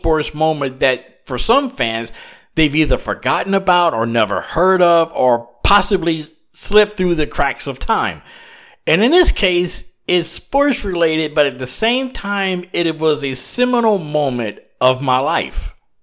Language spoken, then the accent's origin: English; Louisiana, United States; I'm from South Louisiana, and the furthest we would normally go would be the semi-annual trips to Port Arthur, Texas, or Houston, and sometime the random trip to New Orleans.